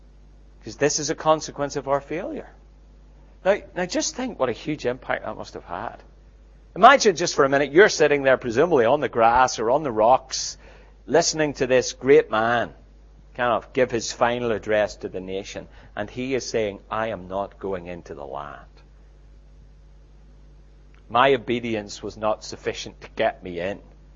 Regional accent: United Kingdom; I grew up in the United Kingdom when Margaret Thatcher was premier.

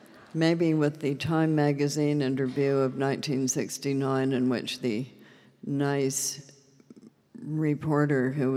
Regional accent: Canada; I'm Canadian, not bad.

